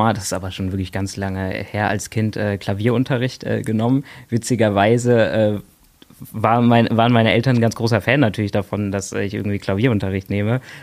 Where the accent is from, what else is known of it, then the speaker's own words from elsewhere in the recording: Bonn, North Rhine-Westphalia, Germany; als Bonner und der hier in der Region aufgewachsen ist